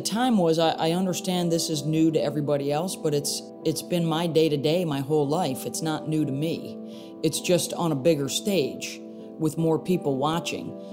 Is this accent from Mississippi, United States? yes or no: no; Syracuse, New York, United States; I grew up in Syracuse, New York, and my dad was a high school basketball coach and a teacher.